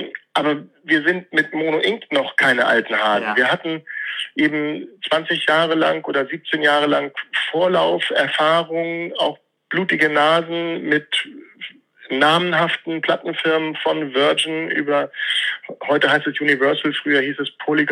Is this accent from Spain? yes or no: no; Hamburg, Germany; born there; Ich bin in Bergedorf geboren.